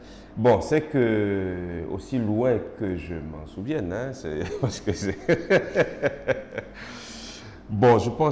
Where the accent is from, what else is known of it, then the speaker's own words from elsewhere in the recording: Côte d’Ivoire; first language Baoule; Il y a le baoulé, que je parle, qui est ma langue maternelle. Il y a un peu le dioula